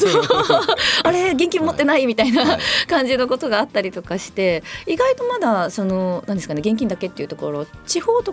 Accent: Okayama, Japan; 私地元が岡山なんですけど

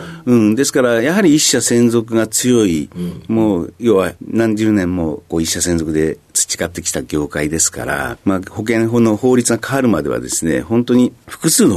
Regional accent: Ishikawa, Japan; 石川県の出身です。

